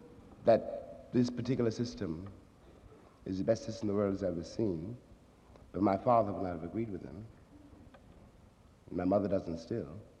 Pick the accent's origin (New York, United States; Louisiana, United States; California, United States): New York, United States; New York City; born there; I was born in Harlem nearly 45 years ago. And I have lived long enough to see all of New York City look just like Harlem.